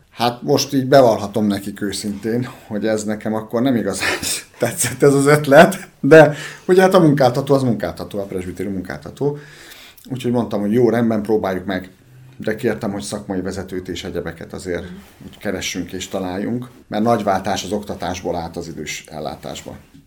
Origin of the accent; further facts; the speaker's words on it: Békés, Hungary; also born or lived in Körösnagyharsány; Édesapám Körösnagyhasányban kezdte lelkészi szolgálatát, én tulajdonképpen oda születtem. Utána Békésre költöztünk, onnan jöttem egyetemre, teológiára Debrecenbe